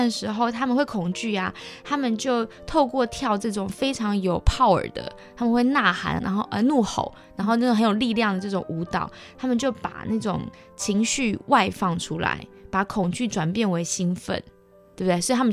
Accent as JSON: {"language": "Chinese", "country": "China", "said": "但是我们中国人就讲求处变不惊"}